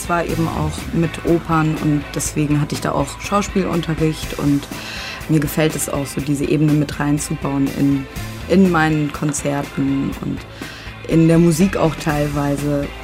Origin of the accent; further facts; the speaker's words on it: Paris, Île-de-France, France; German is a second language; moved away as an adult; also born or lived in Kiel / Bolivia; now in Berlin, Germany; Und dann bin ich in Paris aufgewachsen, bis zu meinem 19. Lebensjahr. Und ich bin in Berlin seit 2009.